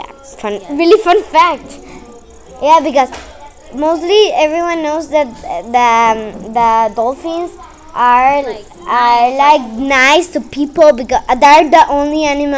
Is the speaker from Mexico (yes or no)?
yes; Mexico; I'm from Mexico, if you don't know. And I was born in the hospital of Mexico.